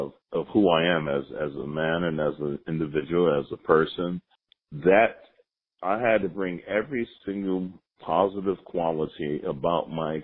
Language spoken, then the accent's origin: English; Brooklyn, New York, United States; And I am the city. I'm from Brooklyn. I am New York City.